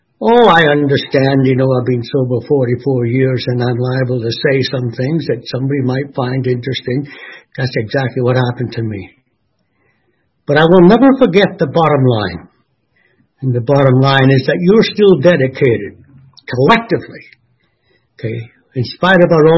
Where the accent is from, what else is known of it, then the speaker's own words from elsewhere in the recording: Scotland, United Kingdom; also born or lived in Ireland; I was born in Ireland in 1934, and I came to this. Mother moved to Scotland in 1939